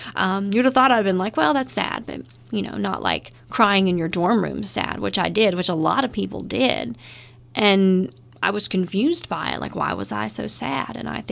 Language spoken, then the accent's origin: English; Appalachia, United States; and I did because I knew by then I was from Appalachia, but some people didn't.